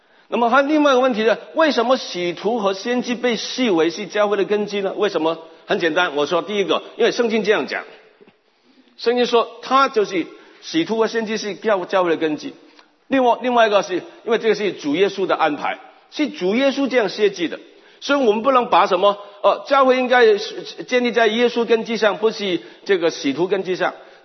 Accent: China; 我们中国人都懂得这个道理了

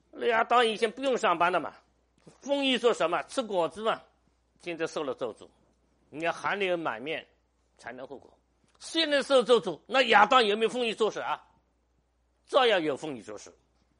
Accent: China; 所以我们中国人也是几千年文化嘛，我们的祖宗跟神有关系啊

